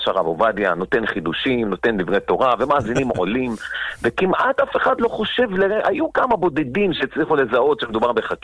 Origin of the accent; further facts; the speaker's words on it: Bnei Brak, Tel Aviv District, Israel; ואנחנו פה מבני ברק, היינו הולכים לאודיטוריום בחוב ירושלים